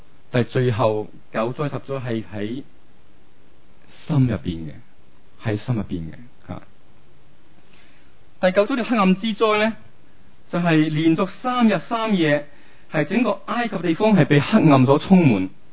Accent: Hong Kong; 我哋香港人系冇乜咁嘅经验

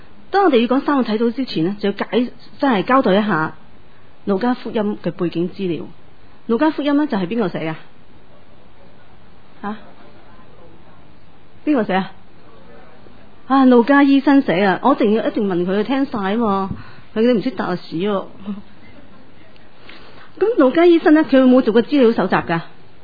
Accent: China; 即系我哋祖国，即系我哋嘅国家啊！我哋国家，我哋中国人又攞咗好多奖牌

